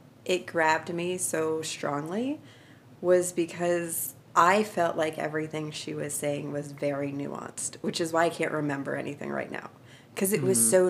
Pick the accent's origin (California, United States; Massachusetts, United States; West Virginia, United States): West Virginia, United States; I'm from West Virginia. And I was pretty convinced that I wanted to move to what I called the Promised Land, which is the Pacific Northwest.